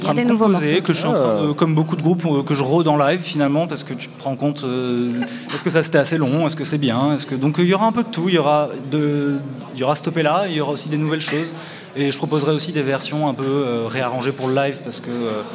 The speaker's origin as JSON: {"language": "French", "country": "Spain", "tie": "born or raised there", "said": "je suis français espagnol. Donc, d'accord. Moi, j'ai grandi en fait toute ma vie en Espagne."}